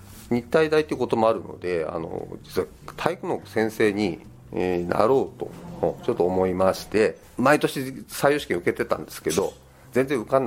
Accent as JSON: {"language": "Japanese", "town": "Yonezawa", "region": "Yamagata", "country": "Japan", "said": "日本体育大学の出身、卒業しまして、出身は山形県の米沢なんですけど、1970年生まれで、現在52歳です。"}